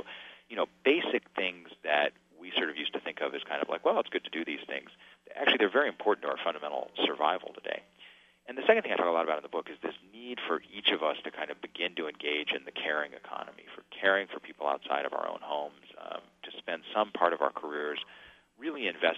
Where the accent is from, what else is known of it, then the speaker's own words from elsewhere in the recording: United States; now in China; I've definitely absorbed a lot of the Chinese ways of thinking. And, you know, I'm still an American, but I can at least sort of see sometimes how they see things.